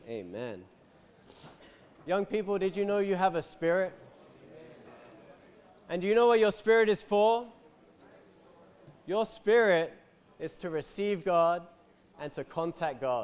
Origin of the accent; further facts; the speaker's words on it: London, United Kingdom; moved away as an adult; now in Israel; And then at the age of 18, I moved to Israel with my parents. I served in the army in Israel.